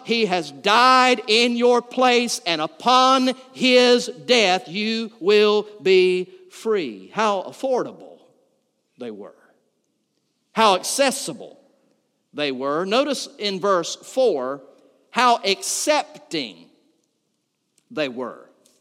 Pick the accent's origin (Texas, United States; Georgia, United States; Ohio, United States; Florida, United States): Georgia, United States; Valdosta; Where I grew up over in Valdosta, our nickname was the Azalea City.